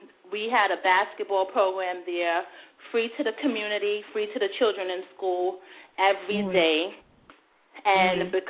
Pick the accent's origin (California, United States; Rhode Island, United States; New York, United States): New York, United States; Brooklyn; I've been in a domestic situation. I'm from Brooklyn. I've been through about everything.